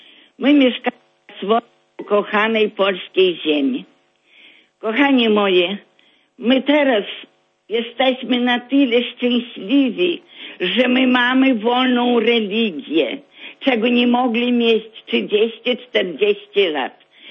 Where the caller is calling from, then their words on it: Grodno, Grodno Region, Belarus; dzwonię z Grodna, Białoruś.